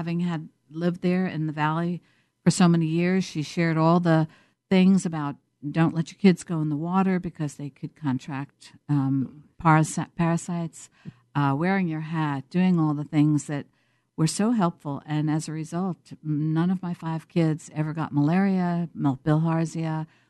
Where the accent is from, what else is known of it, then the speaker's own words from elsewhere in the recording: New York City, New York, United States; I mean, I came from New York City, and all of a sudden I had to bake bread, and I had to make all my own food